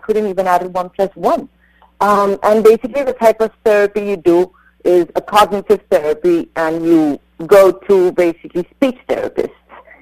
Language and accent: English; Colombia; now in Westport, United States